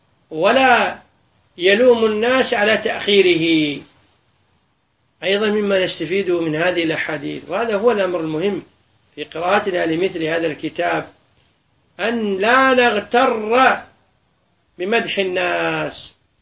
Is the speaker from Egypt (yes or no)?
no; Kuwait